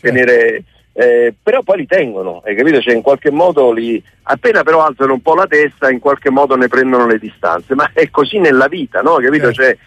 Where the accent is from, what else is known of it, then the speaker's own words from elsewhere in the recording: Naples, Campania, Italy; sono napoletano